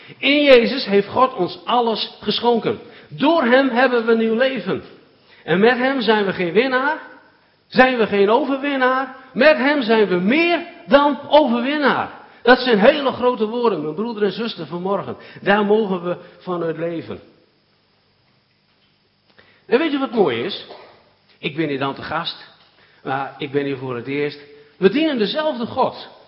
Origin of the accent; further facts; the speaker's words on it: Valthermond, Drenthe, Netherlands; Ik kom uit Valthermond. Ik woon in Valthermond